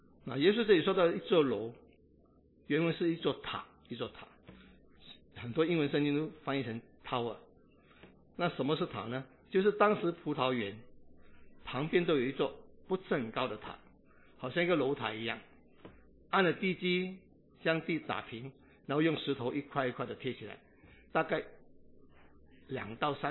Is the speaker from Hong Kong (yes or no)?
no; Singapore; 我新加坡人说花还是头